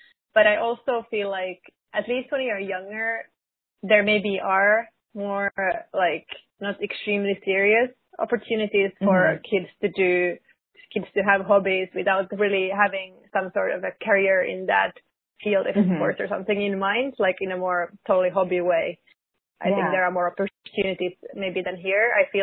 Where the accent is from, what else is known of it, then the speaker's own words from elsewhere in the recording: Finland; English is a second language; moved away as an adult; also born or lived in United Kingdom; now in New York, United States; I'm 29. I'm originally from Finland, but I moved to the UK after college and then to New York about 3 years ago.